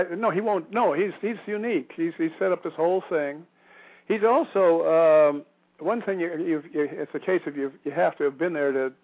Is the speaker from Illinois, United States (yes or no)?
yes; Evanston, Illinois, United States; And I remember I came from that area. I grew up in Evanston, right next door to Chicago.